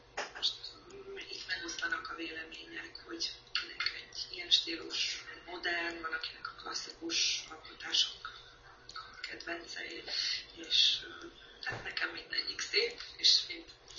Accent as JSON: {"language": "Hungarian", "town": "Székesfehérvár", "region": "Fejér", "country": "Hungary", "tie": "born there", "said": "Itt Székesfehérváron születtem, és itt is élek, itt van a műtermem, a családi házban, úgyhogy otthon alkotok."}